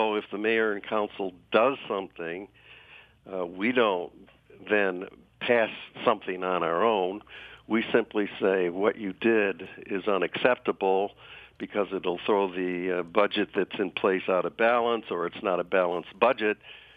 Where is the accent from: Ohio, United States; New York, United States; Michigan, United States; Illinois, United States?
Michigan, United States; Pontiac; Of course, I grew up in Pontiac, mm-hmm. so I know a lot of the people there.